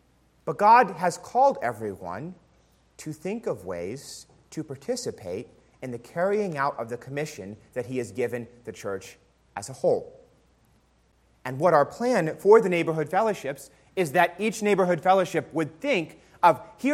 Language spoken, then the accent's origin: English; New York City, New York, United States; And I know that's something I did a lot of growing up in New York City.